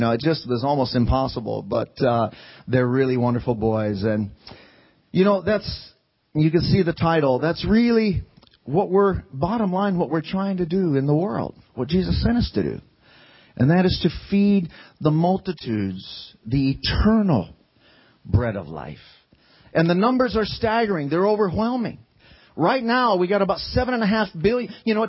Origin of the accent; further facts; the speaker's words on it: Springfield, Missouri, United States; In Greene County, where I grew up in Springfield, Missouri, the national headquarters of the Assemblies of God is number one meth producing county in the state